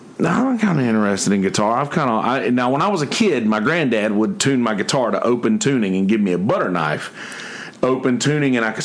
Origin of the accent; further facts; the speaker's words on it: Bennettsville, South Carolina, United States; So I was raised in Shiloh United Methodist Church in Bennettsville, South Carolina. My dad still goes there.